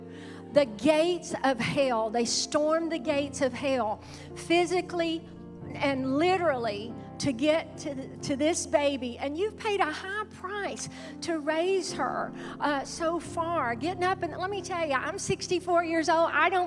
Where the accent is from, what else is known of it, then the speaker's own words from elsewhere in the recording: Louisiana, United States; I'm from Louisiana. It took me a long time to pronounce it.